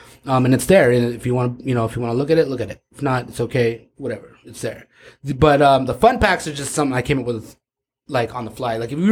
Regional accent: San Diego, California, United States; I'm from like Otay. Like

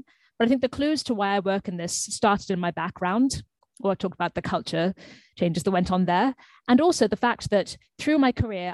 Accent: Washington, District of Columbia, United States; born there; also born or lived in United Kingdom / Zimbabwe; from my birth, I was living cross-culturally because my family is Zimbabwean, but I was born in America while my parents were living there for a few years as expats and living in Washington, D.C.

